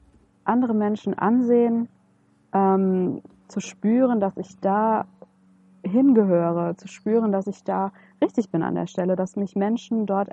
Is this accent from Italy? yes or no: yes; Italy; ich bin Italienerin, für uns ist dieses Miteinandersein, dieses am Tisch sitzen, in einem Raum sein, reden miteinander, das ist ganz existenziell